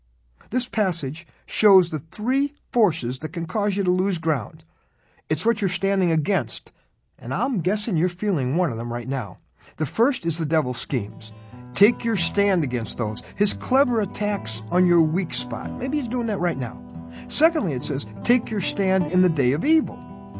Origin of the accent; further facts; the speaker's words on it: the North, United States; Where I grew up in the North, they call it the Civil War.